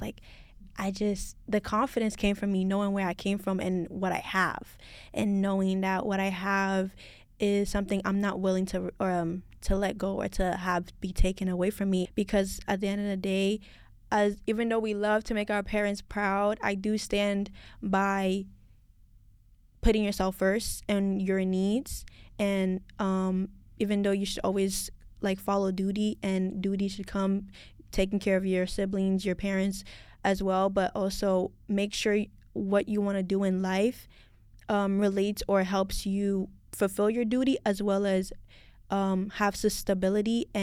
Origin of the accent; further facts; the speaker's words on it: Sierra Leone; born there; moved away; I was born in Sierra Leone, West Africa.